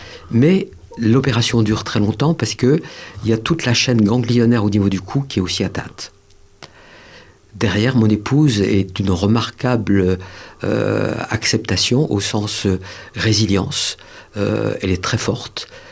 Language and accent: French; Île-de-France, France; puisqu'on est de l'Essonne